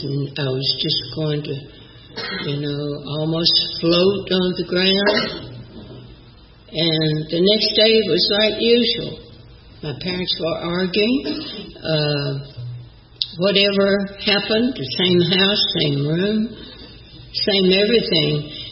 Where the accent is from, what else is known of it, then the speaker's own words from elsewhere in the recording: LaGrange, Georgia, United States; born there; I was born in LaGrange, Georgia. Married at 16. Had 3 children.